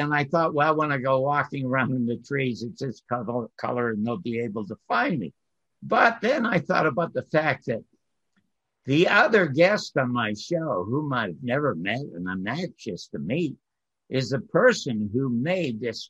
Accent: Toronto, Ontario, Canada; and I'm from Toronto.

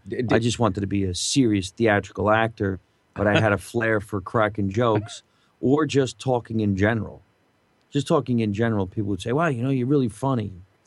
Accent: New Jersey, United States; now in California, United States; it had something to do with when I moved to California from New Jersey. everybody kept saying, you know, the way you sound, the way you act, you got a bit of an edge.

